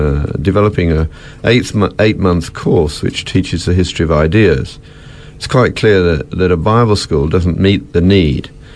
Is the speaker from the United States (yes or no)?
no; Birmingham, West Midlands, United Kingdom; Well, I grew up in the UK. I was born in Birmingham to a blue-collar family.